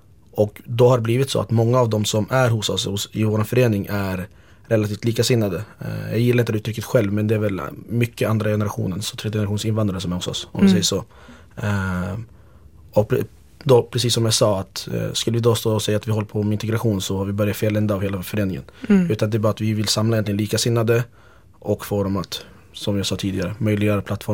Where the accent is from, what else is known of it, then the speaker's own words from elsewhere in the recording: Sweden; Jag har bott här i mitt liv och Sverige är mitt hem.